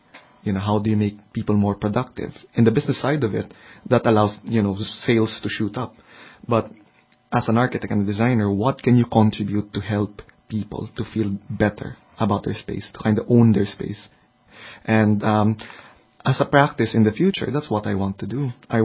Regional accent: Philippines; moved away as an adult; also born or lived in Manila; now in Brussels, Belgium; I hailed from the Philippines, and I graduated from architecture school there I think in around 2008, and then I started practicing in Manila for 2 years, and then the opportunity came for me to come over and work in Brussels with Procter & Gamble.

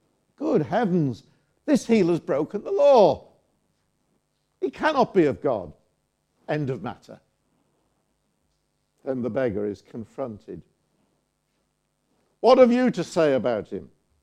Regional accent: Liverpool, North West England, United Kingdom; And when he knew I came from Liverpool, I think, oh, well, I can believe this fellow.

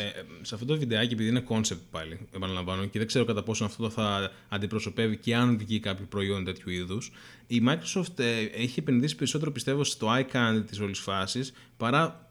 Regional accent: Greece; Ναι, επειδή είμαι Έλληνας και επειδή.

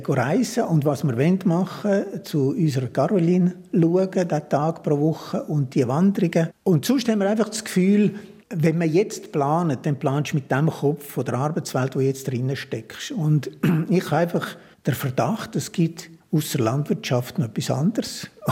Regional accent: Obwalden, Switzerland; Lucia und ich sind aus dem Kanton Obwalden.

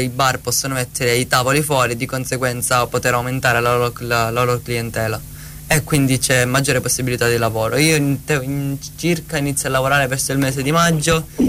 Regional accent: Assolo, Sardinia, Italy; No, è un paesino di 6.000 abitanti.

